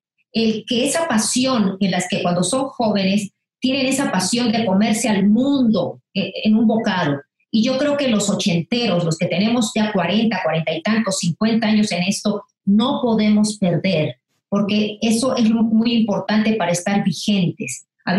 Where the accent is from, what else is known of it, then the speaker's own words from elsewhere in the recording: Mexico; soy la cantante mexicana que más duetos ha hecho